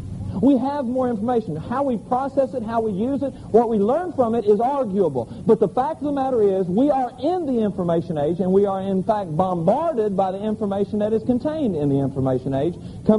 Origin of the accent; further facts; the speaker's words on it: Kentucky, United States; now in Florida, United States; I came from Kentucky to live in Florida. I came by choice, but I came for a reason.